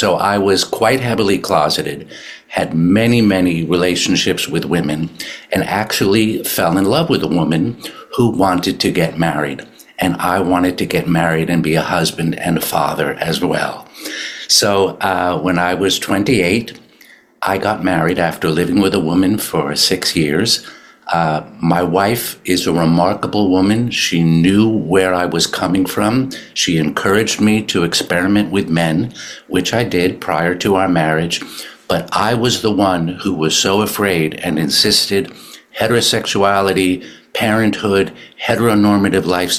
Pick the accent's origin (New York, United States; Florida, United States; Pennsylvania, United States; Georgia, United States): New York, United States; Manhattan; I grew up here in Manhattan on the Upper East Side.